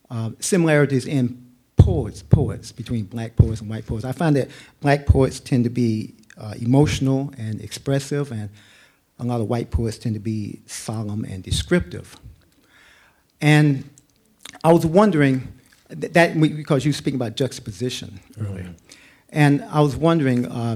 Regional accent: Nashville, Tennessee, United States; Nashville, Tennessee.

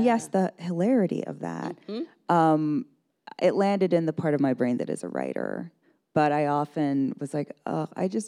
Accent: West Coast, United States; My parents were Southerners, but I grew up on the West Coast and have spent most of my adult life on the East Coast.

